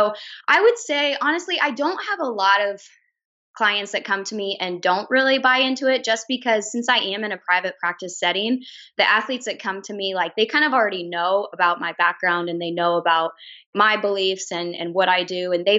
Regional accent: Lincoln, Nebraska, United States; So I was born and raised in Lincoln

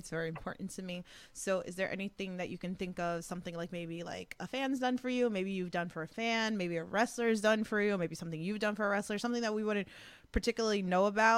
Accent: Queens, New York, United States; I mean, I'm a New Yorker too. You know, like, I'm from Queens.

